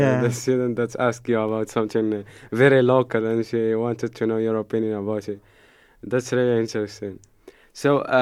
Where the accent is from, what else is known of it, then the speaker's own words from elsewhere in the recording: Morocco; moved away as an adult; now in Spain; I came here to study from Morocco. I came to Spain and the experience was really amazing.